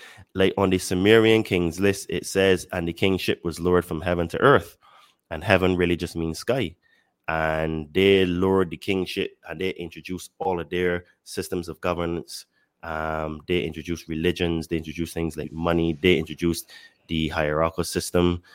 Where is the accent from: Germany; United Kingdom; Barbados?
Barbados; now in Mexico; I live in Mexico, but I'm originally from Barbados.